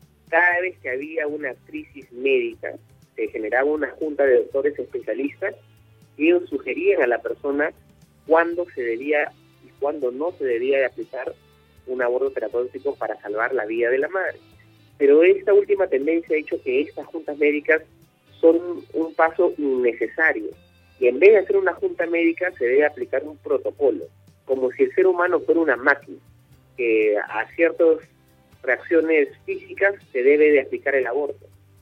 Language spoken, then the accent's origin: Spanish; Peru; en el Perú, nosotros como peruanos estamos comprometidos en la defensa y la promoción de la vida humana